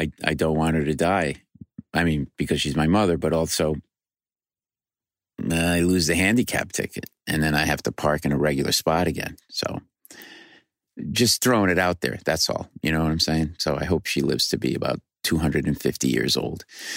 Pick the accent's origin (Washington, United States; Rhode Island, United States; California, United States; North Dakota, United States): Rhode Island, United States; Rhode Island, my hometown.